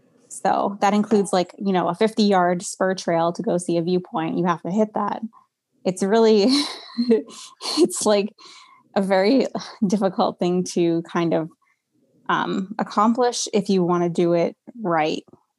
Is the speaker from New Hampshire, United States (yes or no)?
yes; New Hampshire, United States; So, I grew up in New Hampshire. I've lived here my whole life.